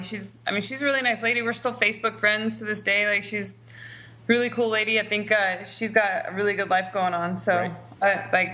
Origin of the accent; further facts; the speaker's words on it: Eagle River, Alaska, United States; I lived in Eagle River most of my childhood. And then I moved to Anchorage whe